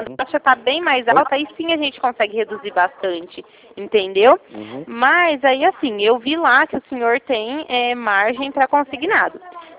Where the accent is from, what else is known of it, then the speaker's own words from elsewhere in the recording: Ribeirão Preto, São Paulo, Brazil; eu sou de Ribeirão Preto, estado de São Paulo.